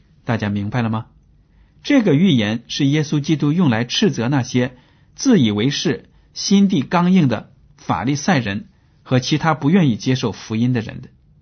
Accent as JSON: {"language": "Chinese", "country": "China", "said": "这种讲法和我们中国人讲的那种善有善报恶有恶报是非常的相似的一致的"}